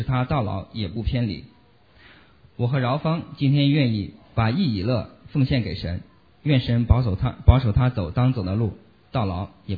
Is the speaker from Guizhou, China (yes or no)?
no; Shaanxi, China; 我们陕西人说，带个娃比管三亩地还累。